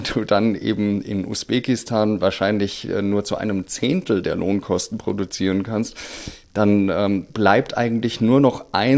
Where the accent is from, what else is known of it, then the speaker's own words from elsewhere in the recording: Germany; weil wir in Deutschland noch immer sehr stark im Wahlkampf Plakate kleben vertreten sind.